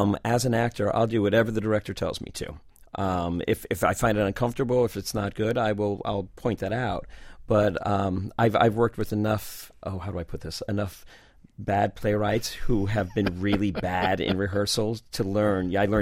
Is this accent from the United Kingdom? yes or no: no; Miami, Florida, United States; And I was born and raised in Miami. I love the I love the city. I love the people. I love the weather.